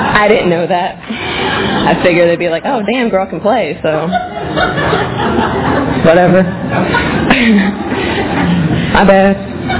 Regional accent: Pennsylvania, United States; I grew up outside of Philadelphia.

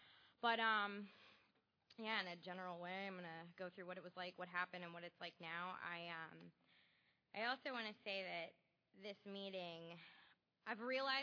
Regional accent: Albuquerque, New Mexico, United States; born there; So I was born in Albuquerque, New Mexico, lived there for like a couple of years, nothing to like develop memories or anything like that.

